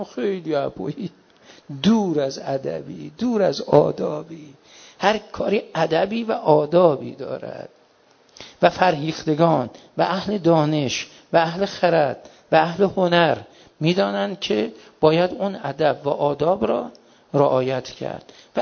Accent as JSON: {"language": "Persian", "town": "Mashhad", "region": "Razavi Khorasan", "country": "Iran", "tie": "born or raised there", "said": "بابا من بچه مشهدم، ها؟"}